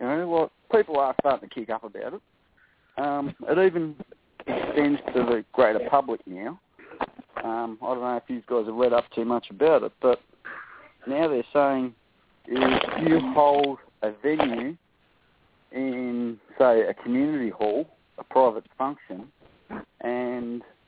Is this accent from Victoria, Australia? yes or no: yes; Melbourne, Victoria, Australia; I'm from Australia, Melbourne.